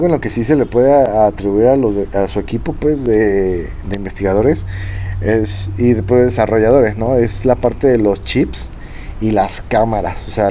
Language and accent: Spanish; Mexico; al menos yo como mexicano me sentí como, ah, mira, ahí está un mexicano hablando del iPhone